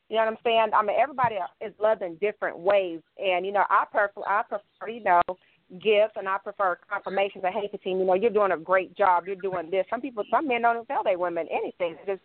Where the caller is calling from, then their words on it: High Point, North Carolina, United States; High Point, North Carolina.